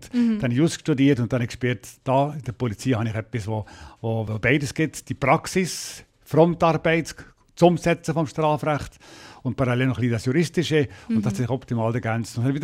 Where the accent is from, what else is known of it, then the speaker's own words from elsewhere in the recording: Bern, Switzerland; Bin damals als Berner, als erster Ausländer bei der Grenzschutzgruppe 9 gewesen